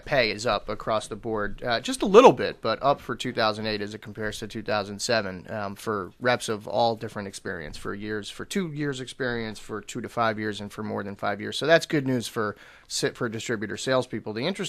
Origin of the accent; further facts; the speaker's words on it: New York, United States; I live in New York, and I'm from